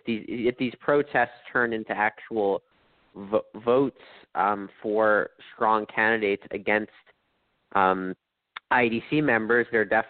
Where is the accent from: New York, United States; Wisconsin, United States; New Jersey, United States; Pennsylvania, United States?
New York, United States; New York City; I'm a journalist from New York City, and I live there.